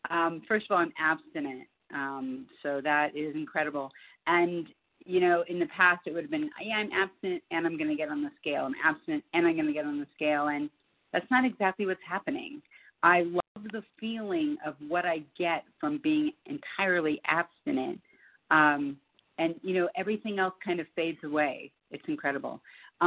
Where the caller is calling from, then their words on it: Boulder, Colorado, United States; I'm calling from Boulder, Colorado, and just thrilled to be on the line.